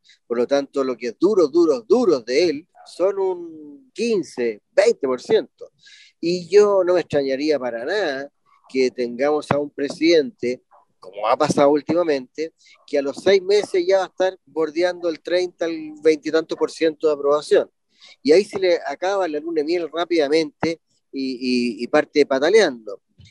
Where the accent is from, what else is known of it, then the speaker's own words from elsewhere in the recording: Chile; somos todos chilenos